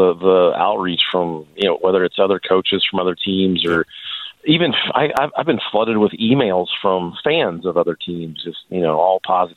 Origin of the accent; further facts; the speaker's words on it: Indianapolis, Indiana, United States; now in Arizona, United States; I grew up in Indianapolis, so I don't really give a damn, but it's fun to sit back and watch it.